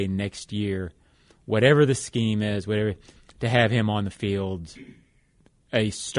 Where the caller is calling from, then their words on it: Arlington, Virginia, United States; from Arlington, Mike.